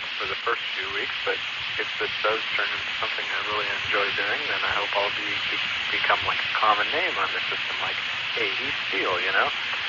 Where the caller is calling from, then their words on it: Pittsburgh, Pennsylvania, United States; But anyway, I am calling from Pittsburgh, PA.